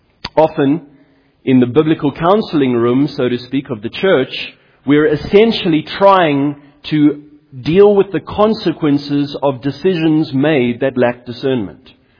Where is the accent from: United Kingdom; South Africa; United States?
South Africa; Johannesburg, Gauteng; and no offense to our beloveds in Hillbrow. That was my hometown too.